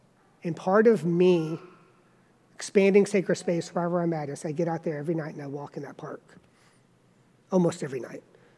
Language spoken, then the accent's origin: English; the South, United States; I'm from the South.